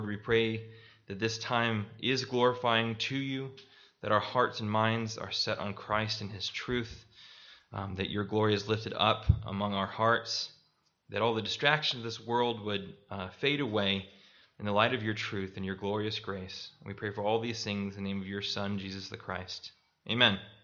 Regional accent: Arizona, United States; Now, I was born and raised in Arizona. I don't think we have any pike.

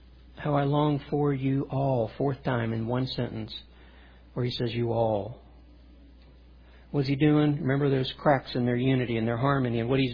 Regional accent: Louisiana, United States; Now, you know I'm Cajun, right?

